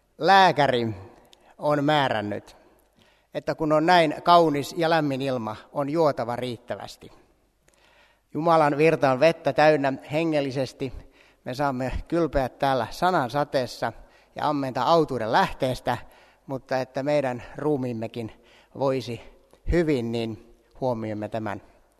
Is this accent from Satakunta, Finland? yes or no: no; Lapland, Finland; Minä olen Lapin poikki